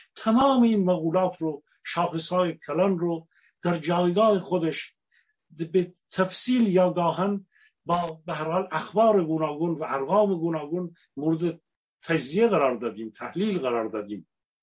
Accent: Rasht, Gilan, Iran; also born or lived in Tehran / Shiraz / Karaj; من 10 سال، 12 سال از عمرم رو از تقریبا آغاز دهه 50 تا سالهای 62-63 در تهران بودم و در خیلی از جاهای شهرهای دیگر ایران بودم، در شیراز بودم، در شهر خودم شهرستان رشت بودم، در کرج زندگی کردم.

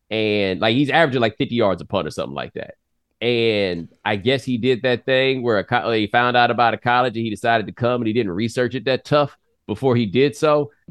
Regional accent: Houston, Texas, United States; and I'm from Houston with like a sprawling metro area, and it's kind of it's all Houston, right?

